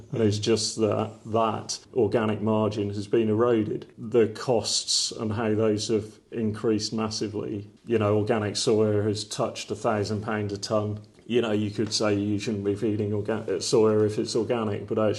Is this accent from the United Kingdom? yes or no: yes; Exmoor, South West England, United Kingdom; I was brought up on Exmoor.